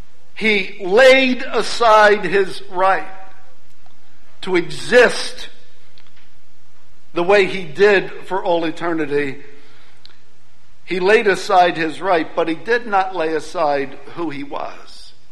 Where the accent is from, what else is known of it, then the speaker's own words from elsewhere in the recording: United States; I'm an American. As an American, I've grown up in a culture where I am reminded that I have rights.